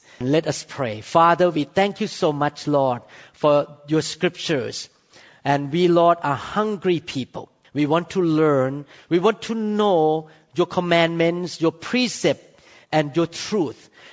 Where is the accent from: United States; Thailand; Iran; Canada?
Thailand; I came from Thailand. I saw all kind of spiritual things in Thailand.